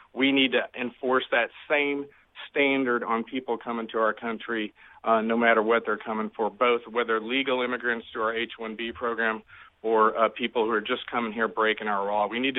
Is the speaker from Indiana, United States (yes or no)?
no; Bartonville, Illinois, United States; I'm from Oswego, Illinois. Actually grew up in Peoria County in Bartonville.